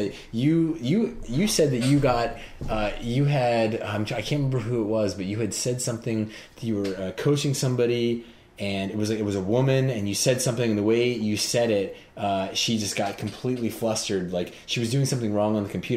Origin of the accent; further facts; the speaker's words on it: Philadelphia, Pennsylvania, United States; now in California, United States; It's like, I'm an East Coaster. I'm from Philadelphia.